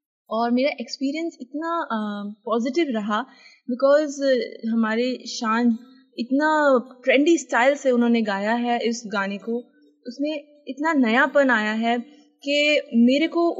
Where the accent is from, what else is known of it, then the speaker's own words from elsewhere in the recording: Dehradun, Uttarakhand, India; हमारे टाउन, मेरे home town Dehradun